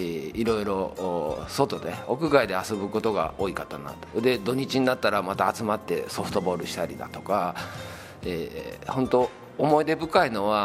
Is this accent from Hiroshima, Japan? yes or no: yes; Saeki, Hiroshima, Japan; 生まれも朝原郷で、39年の生まれです。保育園、小学校、中学校と佐伯におりました。高校からは実家を離れて東広島西条の方で3年間高校生活を送りました。